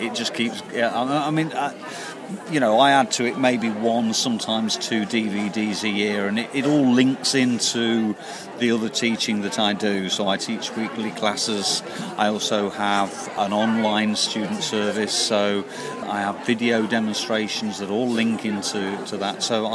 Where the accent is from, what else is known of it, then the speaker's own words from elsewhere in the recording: East Midlands, United Kingdom; and I am originally from Derbyshire.